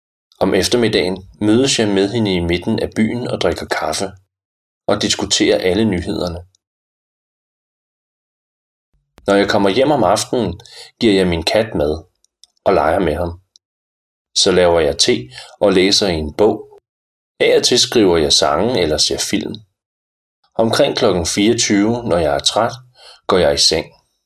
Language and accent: Danish; Aarhus, Central Denmark Region, Denmark; now in Copenhagen, Denmark; Hvor jeg er fra? Jeg er fra Aarhus, men nu bor jeg i København